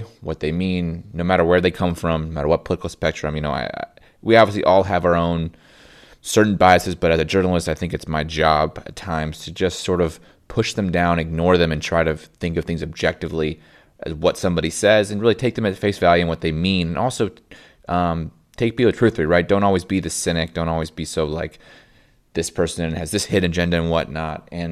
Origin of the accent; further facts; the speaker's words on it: Indianapolis, Indiana, United States; now in Tennessee, United States; I'm from Indianapolis, but I work as a journalist in a small Tennessee town.